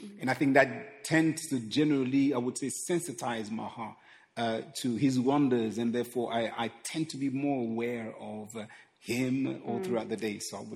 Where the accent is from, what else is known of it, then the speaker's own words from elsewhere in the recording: Croydon, London, United Kingdom; and I am from Croydon, of course.